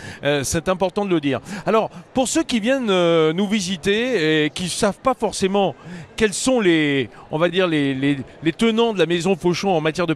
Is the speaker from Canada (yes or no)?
no; France; chez nous en France.